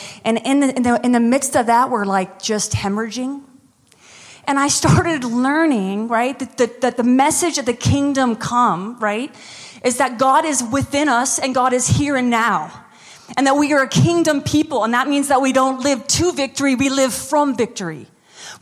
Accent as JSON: {"language": "English", "country": "United States", "lives_now": "New Orleans, United States", "said": "I know we're in Canada. I'm American. Love me."}